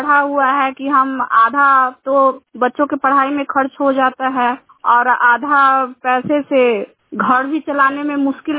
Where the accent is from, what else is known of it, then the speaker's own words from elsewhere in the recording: Kasturi Chak, India; चक की रहने वाली हूँ और हासिलपुर पंचायत की रहने वाली हूँ।